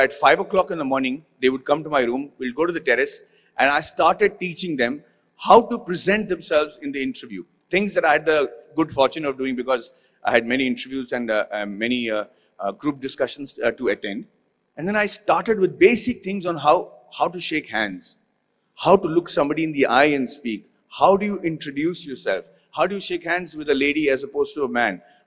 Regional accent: Jamshedpur, Jharkhand, India; Because I am from Jamshedpur, from the Tata steel town.

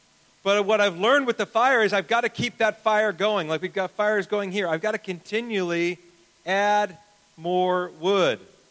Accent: United States; I've told you before, I'm an American, so I'm used to the way we heat a house is we flip a switch and the house is heated.

